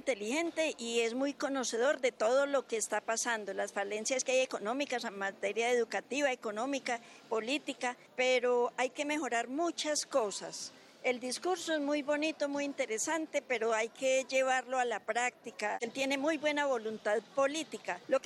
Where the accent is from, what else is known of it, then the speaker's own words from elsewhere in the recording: Colombia; Para que haya paz y democracia como los colombianos propendemos